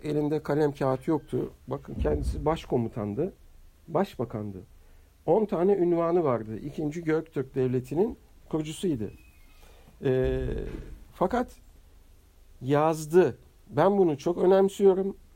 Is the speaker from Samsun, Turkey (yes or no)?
no; Istanbul, Turkey; born there; Fatih doğumlu bir insan. İstanbul Fatih'inde 1958 yılında doğmuşum. Babam Filebe'den 1940'larda Türkiye'ye gelmiş. Yörük. Annem de Üsküp'ten, Makedonya'dan, oranın Türklerinden buraya gelmiş.